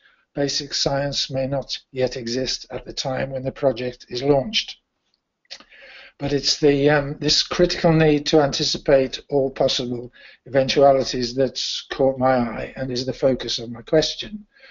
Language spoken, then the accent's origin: English; England, United Kingdom; now in Confolens, France; Well, I live in a small town in the middle of France called Confolon, but I'm from England.